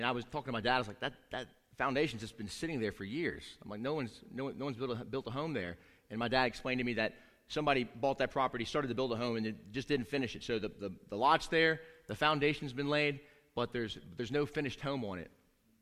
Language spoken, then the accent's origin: English; South Carolina, United States; I'm a redneck from South Carolina